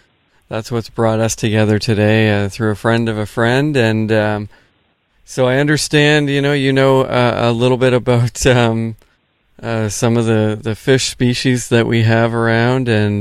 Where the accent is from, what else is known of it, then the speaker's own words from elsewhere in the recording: Nova Scotia, Canada; growing up in Nova Scotia, fishing around the shorelines, or out in boats